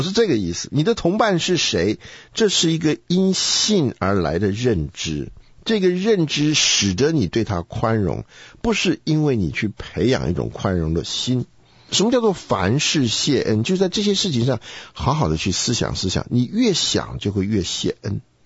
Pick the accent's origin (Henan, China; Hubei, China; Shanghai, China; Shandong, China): Shandong, China; 我本来是个山东人